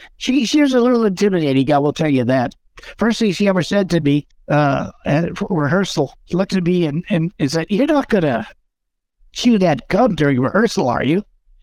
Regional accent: California, United States; When I was a kid growing up in the East Bay, we used to go to Orinda.

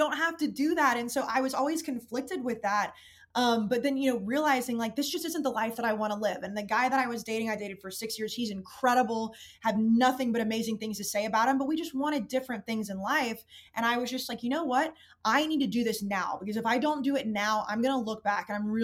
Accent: Arlington, Texas, United States; I grew up in Dallas, the Arlington area. My dad always gets mad. I grew up in Arlington, Texas, Dad. You heard me. Dallas-Fort Worth area. But then all of a sudden I was living in Boston

